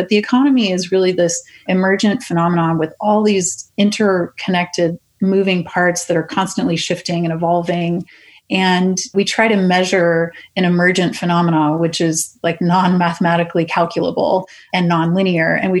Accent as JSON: {"language": "English", "country": "Canada", "lives_now": "United States", "said": "And I mentioned I'm a Canadian"}